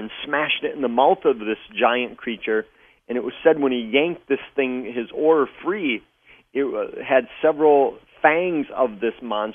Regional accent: Wisconsin, United States; Well, Wisconsin is my home state.

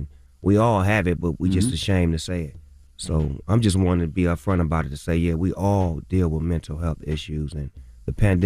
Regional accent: West Coast, United States; And I'm a from the West Coast saying that.

